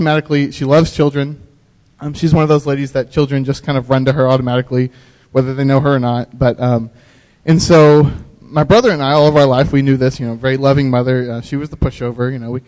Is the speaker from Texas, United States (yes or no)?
yes; Clifton, Texas, United States; I'm from Clifton, so just down Highway 6 a little bit.